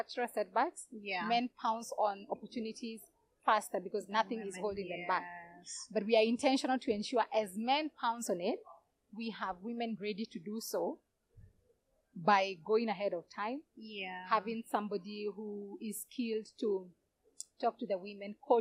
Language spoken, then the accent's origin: English; Kenya; And then this, I would say, is of my experience as Kenyan.